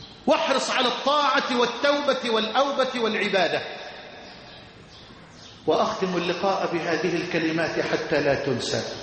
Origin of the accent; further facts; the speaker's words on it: Egypt; بلدنا مصر